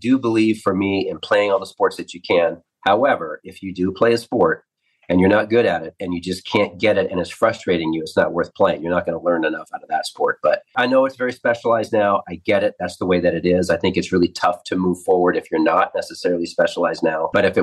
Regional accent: Pacific Northwest, United States; But again, I grew up in the Northwest. So if you're going to grow up in the Northwest, you better be able to adjust season to season

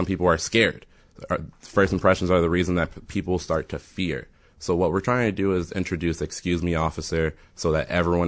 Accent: Chicago, Illinois, United States; I'm actually from the west side.

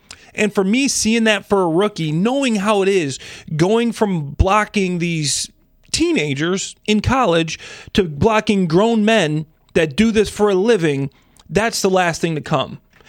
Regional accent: Dwight, Illinois, United States; I'm from Dwight, Illinois. I know. I'm from a small town.

